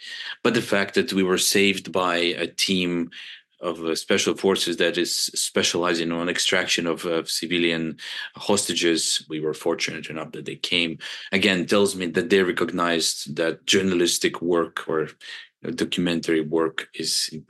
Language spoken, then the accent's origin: English; Kharkiv, Kharkiv Oblast, Ukraine; And I went to Kharkiv, my hometown, which was heavily bombed.